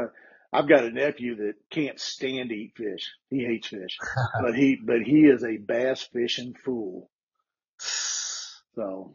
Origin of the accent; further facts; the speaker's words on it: Missouri, United States; But, you know, I'm from Missouri, and for us to hook into, you know, 40, 50, 60-pound blue cats is pretty regular.